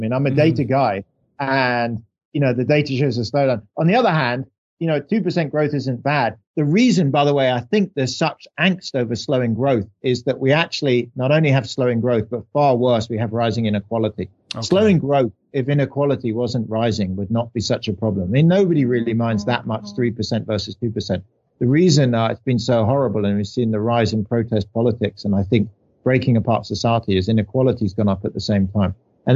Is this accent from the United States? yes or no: no; England, United Kingdom; accent: English; I used to joke that I'd give a seminar and people would hear my English accent and they'd, you know, give me a 20 IQ point bump up in the estimation.